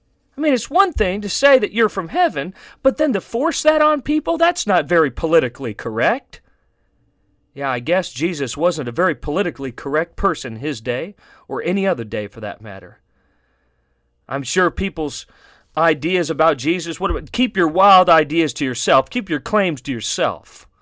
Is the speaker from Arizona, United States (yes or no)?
yes; Phoenix, Arizona, United States; I'd tell them I come from Phoenix … this was my raising, that type of thing.